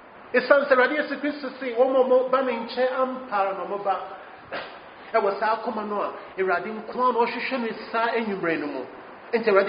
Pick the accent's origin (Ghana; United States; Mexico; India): Ghana; I was too small to go there. So us, because I'm a Ghanaian.